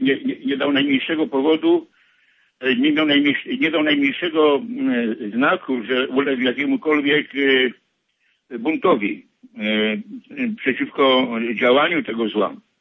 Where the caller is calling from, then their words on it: Chicago, Illinois, United States; ja jestem z Chicago.